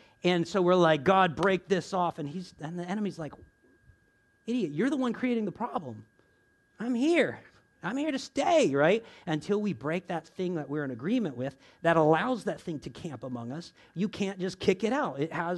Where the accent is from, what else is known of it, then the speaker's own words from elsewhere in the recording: Florida, United States; Hey, I'm from Florida, and you know what? Hey, there was a lot of that going on down there.